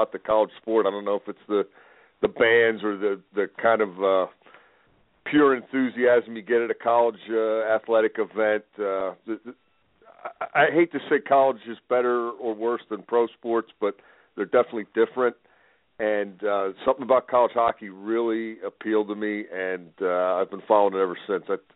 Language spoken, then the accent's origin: English; Pennsylvania, United States; I'd been an NHL fan growing up in the 70s, and I grew up outside of Philadelphia, and there's no college hockey there either.